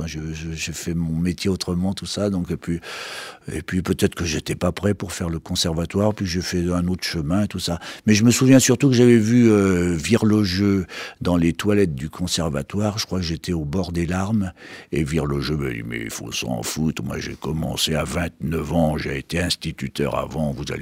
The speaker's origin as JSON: {"language": "French", "region": "Normandy", "country": "France", "said": "en tant que normand, géographiquement, ça me semblait trop loin."}